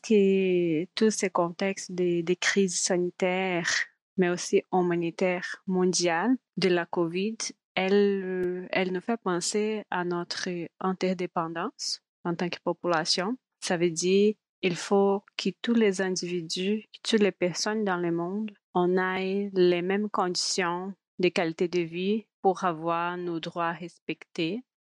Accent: Brazil; French is a second language; now in Montréal, Canada; Je suis brésilienne d'origine. J'habite à Montréal depuis 7 ans déjà.

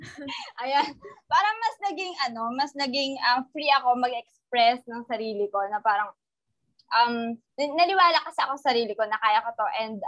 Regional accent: Mimaropa, Philippines; Ako, galing Mindoro.

